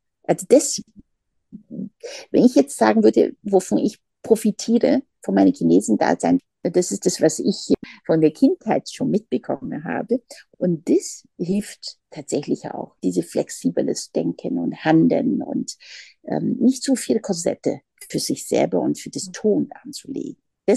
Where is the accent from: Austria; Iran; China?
China; Und ich bin ja in China aufgewachsen